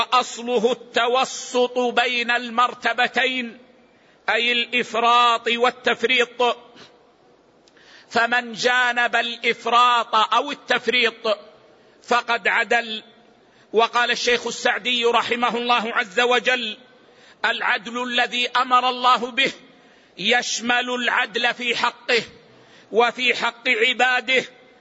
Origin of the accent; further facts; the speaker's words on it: Saudi Arabia; فتعتني بلادنا السعودية عناية قصوى بحفظ أعراض الناس